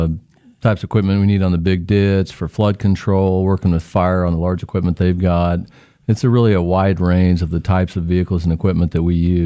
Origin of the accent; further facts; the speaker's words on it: Newton, Kansas, United States; I'm from Newton.